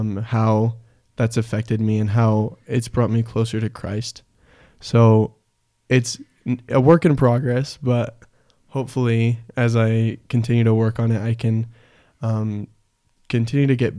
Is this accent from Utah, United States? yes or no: yes; Hanksville, Utah, United States; So Hanksville's a very small town. I think there's about 175 people there at this point.